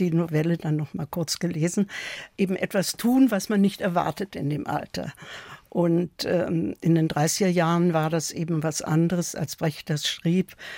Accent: Berlin, Germany; born there; now in Munich, Germany; In Berlin habe ich studiert, da ist auch mein Geburtsort.

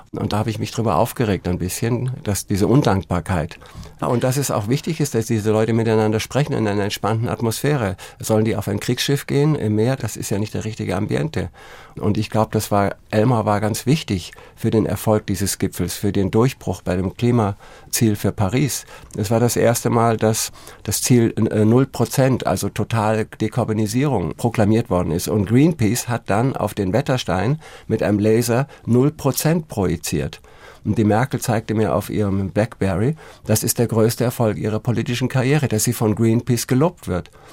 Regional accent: Elmau, Bavaria, Germany; Ich bin mit Amerikanern aufgewachsen in Elmau, in Garmisch-Partenkirchen war eine Basis.

